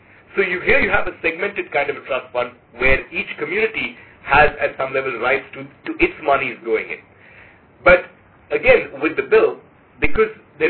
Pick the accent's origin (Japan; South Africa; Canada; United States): South Africa; if I, as a South African, would like to use some of this traditional knowledge commercially